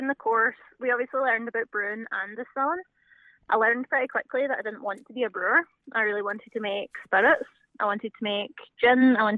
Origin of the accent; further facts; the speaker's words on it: Hamilton, Scotland, United Kingdom; also born or lived in Winnipeg, Canada; I grew up in Hamilton, which is just outside Glasgow.